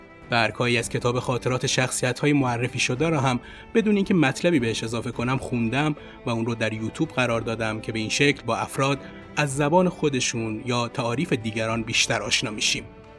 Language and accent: Persian; Gilan, Iran; من اهل گیلانم